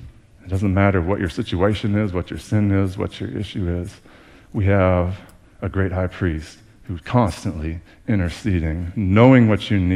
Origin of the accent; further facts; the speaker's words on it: United States; as an American, I too like options, right?